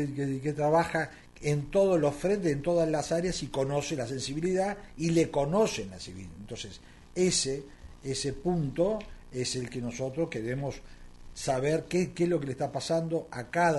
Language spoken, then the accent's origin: Spanish; Neuquén, Argentina; Hay muchas provincias que han logrado esa identidad, ¿sí? Es decir, yo soy neuquino.